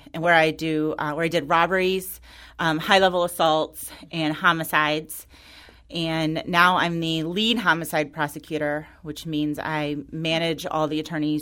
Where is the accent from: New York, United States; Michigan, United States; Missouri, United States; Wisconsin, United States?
Missouri, United States; Florissant; So I grew up in North County. I'm from Florissant.